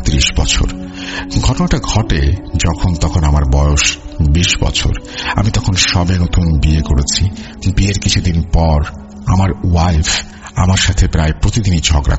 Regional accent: Dhaka Division, Bangladesh; আমার বাড়ি ছিল টাঙ্গাইল জেলার সীমানার শেষ এবং জামালপুর জেলার সীমানার শুরুতে।

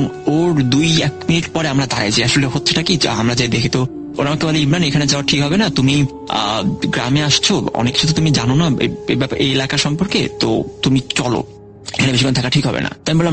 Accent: Dhaka, Dhaka Division, Bangladesh; কারণ ছোট থেকে আমি ঢাকায় বড় হয়েছি।

